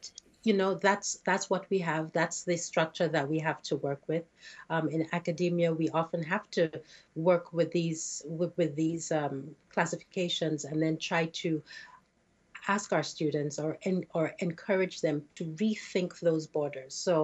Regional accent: Nigeria; So, for example, I'm from Nigeria. English is our first language.

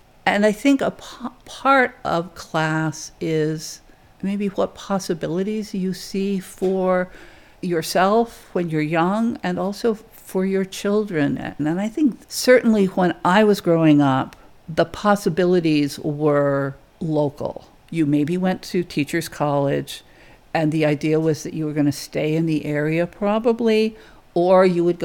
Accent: Vermont, United States; accent: Vermont; My Vermont accent will be more present.

